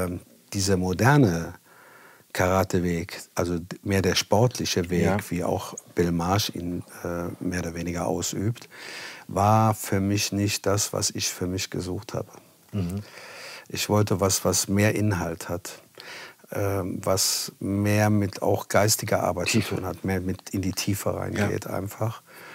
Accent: Trier, Rhineland-Palatinate, Germany; Dann hat, mhm, er seine Frau kennengelernt, die war aus Trier, mhm, mein Heimatort.

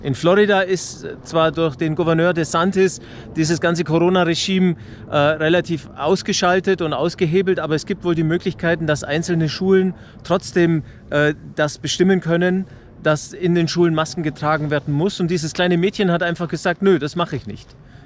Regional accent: Munich, Bavaria, Germany; Willkommen an der Isar, meine Heimat, hier im Norden von München.

